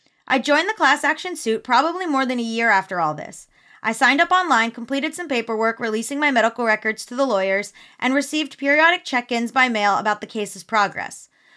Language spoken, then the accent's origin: English; Canada; I'm a Canadian